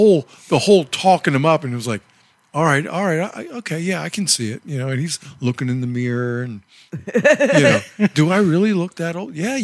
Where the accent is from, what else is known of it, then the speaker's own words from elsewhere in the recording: Maryland, United States; I was born in Maryland.